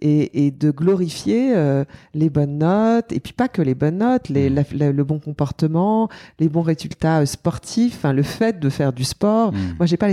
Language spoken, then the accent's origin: French; Paris, Île-de-France, France; born there; Je suis née à Paris, dans une famille où j'ai évidemment beaucoup de chance d'être née là où je suis née